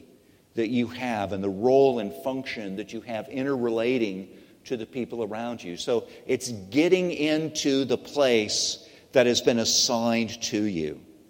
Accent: Australia; We're Australian, we're young and free.

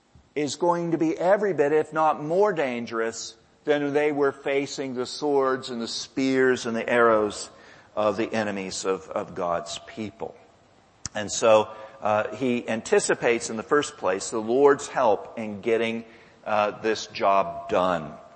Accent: Texas, United States; I remember back in my hometown in Texas

